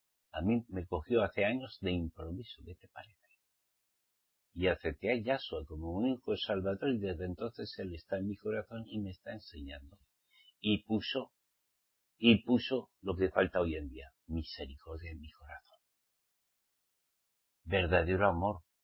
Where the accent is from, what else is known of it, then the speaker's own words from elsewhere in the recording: Spain; Yo soy un español, te hablo.